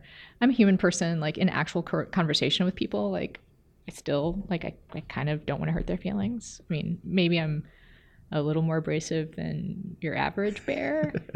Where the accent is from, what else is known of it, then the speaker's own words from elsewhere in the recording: Texas, United States; And I'm from Texas and I know what that is